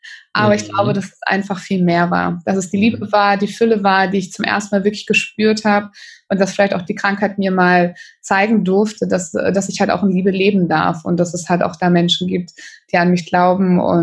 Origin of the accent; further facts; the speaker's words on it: Northern Germany, Germany; Ich komme ja aus Norddeutschland.